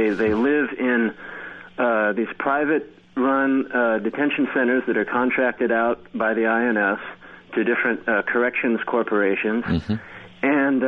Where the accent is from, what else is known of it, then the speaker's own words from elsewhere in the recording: United States; it offended my sensibilities as an American, thinking of my country as a safe haven